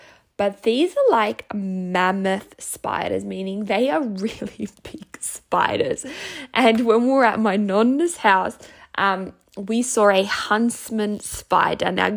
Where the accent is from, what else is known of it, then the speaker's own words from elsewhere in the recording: Italy; now in Australia; wherever we go and we say that, you know, we're from Italy